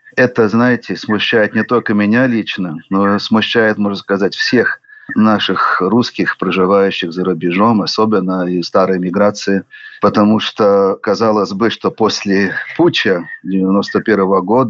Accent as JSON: {"language": "Russian", "country": "Australia", "tie": "born or raised there", "moved": "as an adult", "said": "И вот я в 1961 году родился там. Так что мое детство прошло в Австралии. Там я учился, закончил среднюю школу."}